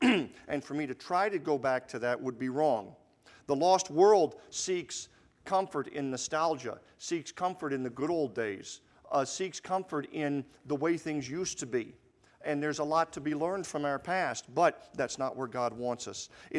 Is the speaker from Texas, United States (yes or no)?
no; Alaska, United States; I was born and raised in Alaska. And really, any chance I've gotten since we've been married, I've loved to take my wife back to Alaska.